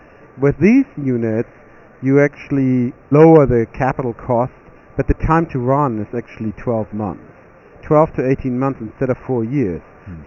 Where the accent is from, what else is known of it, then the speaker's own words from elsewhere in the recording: Hamburg, Germany; English is a second language; moved away as an adult; now in United States; Well, I'm a bioengineer from Germany, Hamburg, Germany. Moved to the U.S. in 2002.